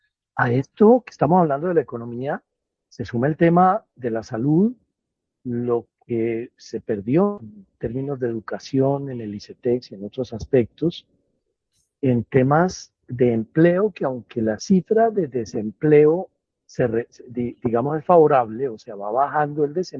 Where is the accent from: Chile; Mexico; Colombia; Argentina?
Colombia; somos todos los colombianos, incluso los que están naciendo hoy en día